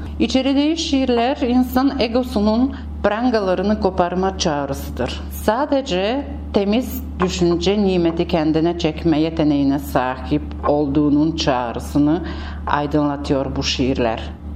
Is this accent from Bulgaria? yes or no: yes; Veselets, Razgrad Province, Bulgaria; Deli Orman'ın kalbinde doğdum ve büyüdüm. Ruhumun kökenleri kara toprağın ta derinlerinde ve Razgrad ili Zavet ilçesi olan Veselet köyünün ormanlarındadır.